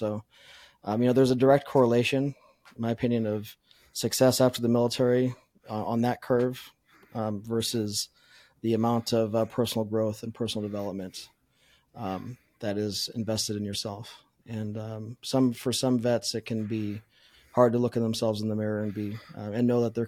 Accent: Las Vegas, Nevada, United States; So I was, born and raised in Las Vegas.

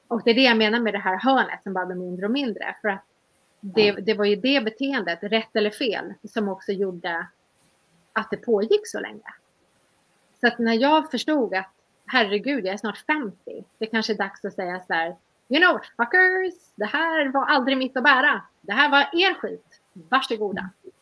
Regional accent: Sweden; moved away; also born or lived in abroad; Jag bodde utomlands jättelänge och det var ju en flykt. Jag kunde inte bo hemma i Sverige för det kom för nära då.

